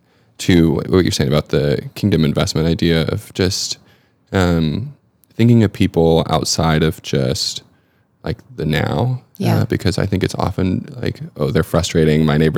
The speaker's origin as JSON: {"language": "English", "town": "Sugar Hill", "region": "Georgia", "country": "United States", "tie": "born or raised there", "said": "I grew up in Sugar Hill. Rachel grew up in Johns Creek."}